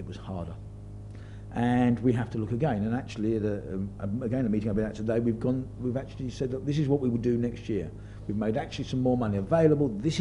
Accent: London, United Kingdom; I was born in West London, went to school in Hayes, and because of that, I bring something about that community, that area, that organisation.

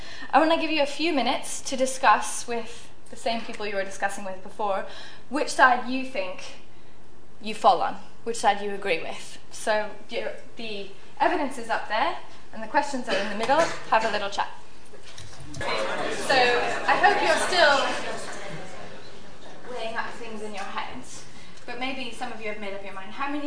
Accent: United States; whether they come from big bad states like my home country, the US, or countries like China

